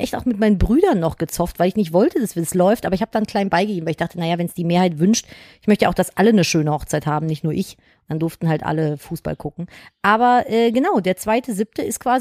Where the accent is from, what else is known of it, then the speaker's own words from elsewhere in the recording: Cologne, North Rhine-Westphalia, Germany; Es war Straßenfest bei uns in Köln, Philipp hat es ja auch am Straßenfest gekauft und ich und meine Geschwister sind damals da rumgelaufen